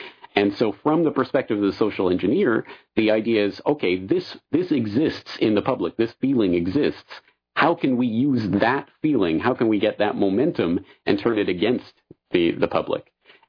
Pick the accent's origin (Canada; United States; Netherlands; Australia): Canada; But I'm Canadian, and in Canada, there are hate speech laws.